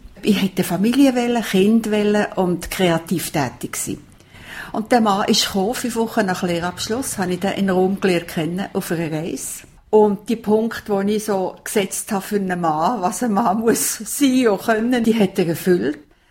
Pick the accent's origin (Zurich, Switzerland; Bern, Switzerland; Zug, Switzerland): Bern, Switzerland; Biel; Und damals hatte es gerade in Biel, wo ich aufgewachsen bin, keine Lehrstelle gehabt.